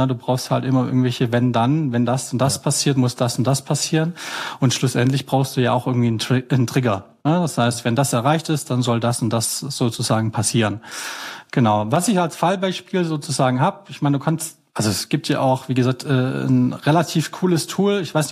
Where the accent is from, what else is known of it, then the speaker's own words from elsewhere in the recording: Horb am Neckar, Baden-Württemberg, Germany; ich komme aus Schwarzwald, am Horb, am Neckar, am Rande